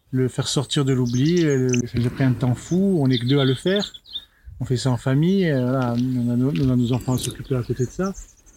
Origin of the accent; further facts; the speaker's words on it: Sartène, Corsica, France; Je suis originaire de Sartène, où j'ai toujours vécu. Je suis partie un tout petit peu sur le continent, mais là, pareil, je n'ai pas été convaincue par la vie là-bas.